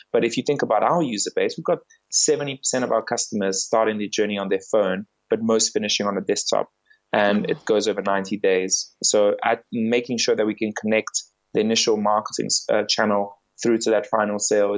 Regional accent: South Africa; also born or lived in Bulgaria; So I'm originally from Bulgaria, even though I've lived my whole life in South Africa.

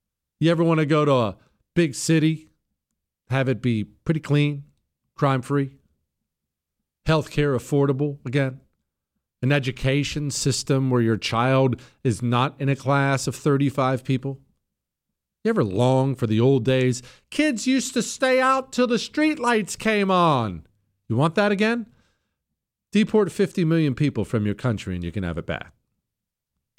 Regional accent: Montana, United States; So I grew up outdoors in Montana.

